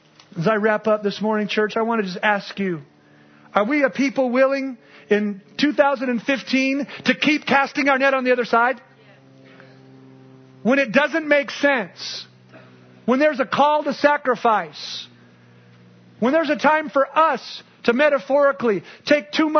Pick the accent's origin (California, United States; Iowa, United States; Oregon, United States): California, United States; Oakland; born there; I was born in Oakland. I'm East Bay Grease.